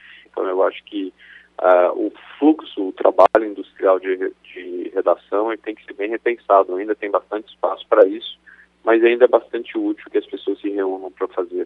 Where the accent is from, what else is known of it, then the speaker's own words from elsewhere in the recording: Brasília, Federal District, Brazil; eu sou de Brasília, comecei minha carreira lá